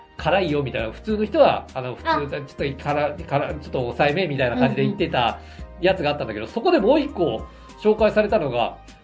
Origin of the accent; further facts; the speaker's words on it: Kyushu, Japan; 地元九州で、